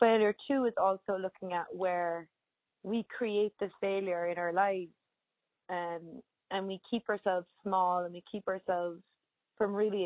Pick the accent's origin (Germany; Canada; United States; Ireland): Ireland; I grew up in Ireland